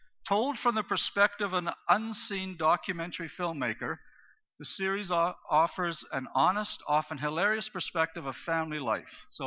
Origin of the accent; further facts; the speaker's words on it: Zambia; I grew up in Africa, I grew up in Zambia